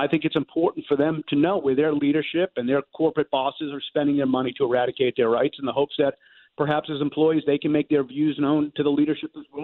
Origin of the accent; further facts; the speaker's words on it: Virginia, United States; Virginia's my home state. I'm sitting here in Virginia talking to you today.